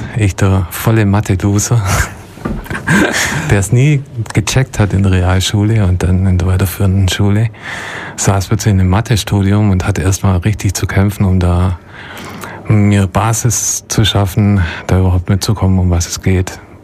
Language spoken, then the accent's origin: German; Ulm, Baden-Württemberg, Germany; ich bin in Ulm aufgewachsen und ich habe Ulm eigentlich nie richtig schätzen gelernt.